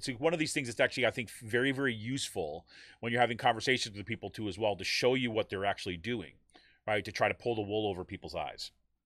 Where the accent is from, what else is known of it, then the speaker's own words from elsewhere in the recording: New York, United States; I see this through the lens of growing up in New York State, right?